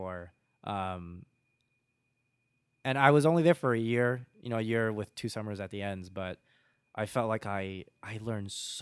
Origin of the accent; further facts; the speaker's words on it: Miami, Florida, United States; now in Chicago, United States; when I tell people that I'm from Miami, they always think I'm insane for moving to Chicago because of the weather.